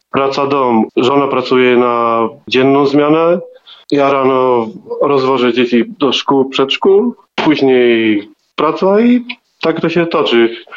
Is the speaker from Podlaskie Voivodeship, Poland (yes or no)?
yes; Kolno, Podlaskie Voivodeship, Poland; pierwsze moje kapele tam u siebie w Kolnie to właśnie w tym kierunku i pewnie to zostało.